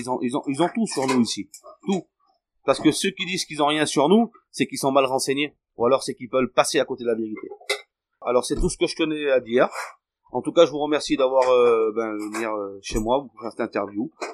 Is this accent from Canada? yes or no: no; France; Moi, j'étais à l'école, à Pont-de-Servière. Je suis né ici, moi. Hein. Je suis pas de Tataouine, hein. Je suis d'ici.